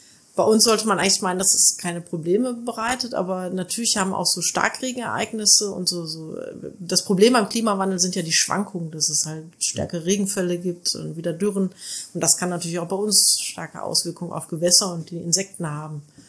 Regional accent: North Rhine-Westphalia, Germany; Ja, es ist nicht so wie bei uns im Ruhrgebiet hier.

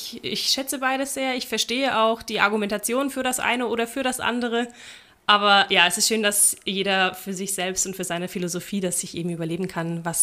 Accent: Bavaria, Germany; Ich bin aus Franken.

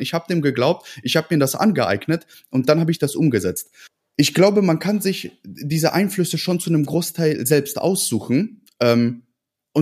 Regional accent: Ratingen, North Rhine-Westphalia, Germany; ich bin auch im Plattenbau groß geworden, in Ratingen-West 40880.

